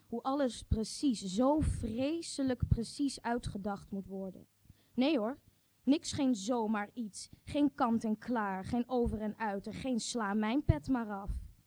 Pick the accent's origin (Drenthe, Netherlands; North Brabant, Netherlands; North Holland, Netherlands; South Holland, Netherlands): North Holland, Netherlands; Amsterdam; Ik kom uit Amsterdam oorspronkelijk. En een ras echte.